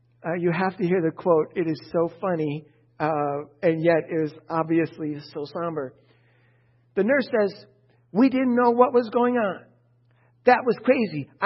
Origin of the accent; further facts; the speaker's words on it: Chicago, Illinois, United States; When I grew up in the Chicago area, we talked about Gary, Indiana a lot.